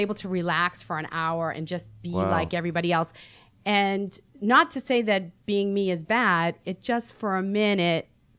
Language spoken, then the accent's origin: English; Boston, Massachusetts, United States; Around here, it's hard to distinguish. They think I'm from New York, but right. I'm a Boston girl.